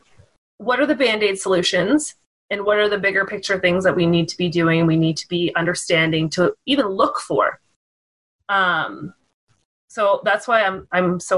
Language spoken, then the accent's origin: English; Canada; I am Canadian, but.